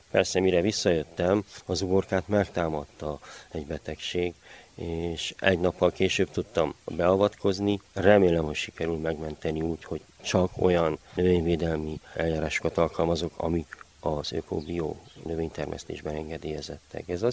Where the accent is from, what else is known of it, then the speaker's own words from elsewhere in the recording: Székelybós, Mureș County, Romania; 42 éves vagyok, székelybolsi kertész.